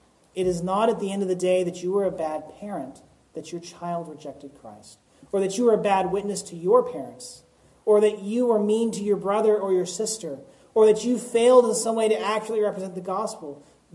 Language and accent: English; Texas, United States; I grew up in East Texas, and you all know that.